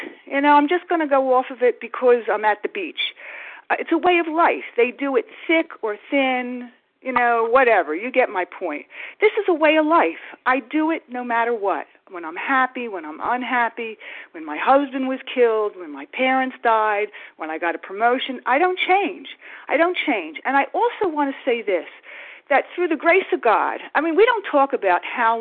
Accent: New Jersey, United States; I'm from South Jersey

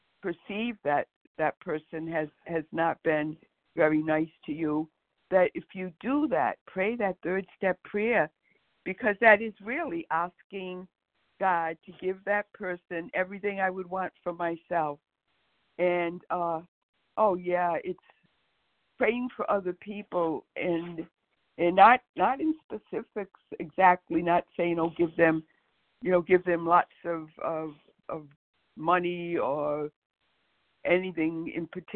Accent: Boston, Massachusetts, United States; And I'm from the Boston area.

